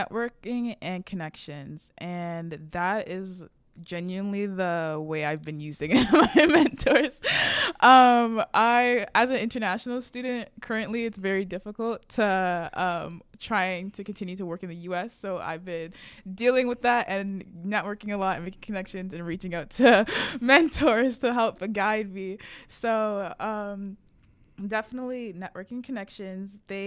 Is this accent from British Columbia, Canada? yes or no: no; Brampton, Ontario, Canada; now in United States; I'm from Brampton, Ontario, Canada. I'm a senior.